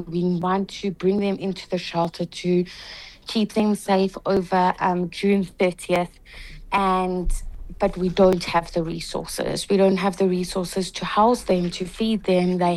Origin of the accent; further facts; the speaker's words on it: South Africa; it's important that we are out there and being active South African citizens.